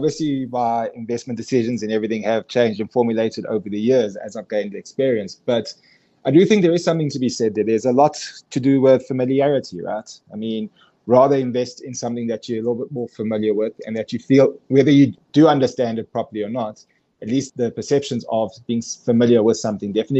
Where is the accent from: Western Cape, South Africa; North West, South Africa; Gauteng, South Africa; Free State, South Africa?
Gauteng, South Africa; Johannesburg; I'm Joburg born and raised. I spent my whole life essentially within Johannesburg.